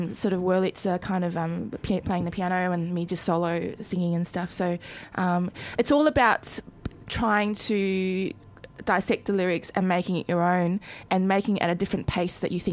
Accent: New Zealand; I joked about being the token Asian chick on Neighbours since I was five or six, because I grew up in New Zealand.

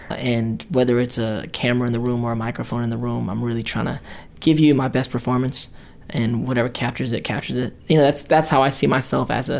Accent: United States; I did a movie called The Debut where I played Filipino for the first time and I'm Filipino American. So that was really important to me to kind of like help lend a voice to my community.

